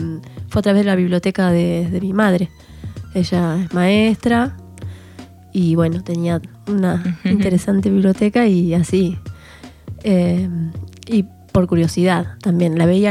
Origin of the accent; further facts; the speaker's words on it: San Cristóbal, Santa Fe, Argentina; now in Rosario, Argentina; Nací en San Cristóbal, como bien decís, al norte de Santa Fe, y me vine a estudiar a Rosario y bueno, me quedé.